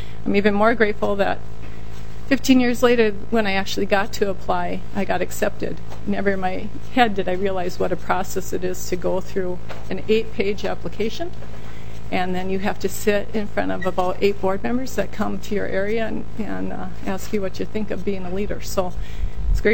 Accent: Dundas, Minnesota, United States; I'm from Dundas, Minnesota.

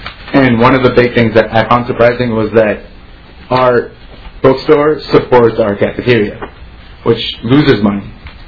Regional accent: North Mankato, Minnesota, United States; born there; I graduated from Sartell. And then my parents, and actually I was born in North Mankato, my parents attended Mankato State University. So I've pretty much been all across the state here.

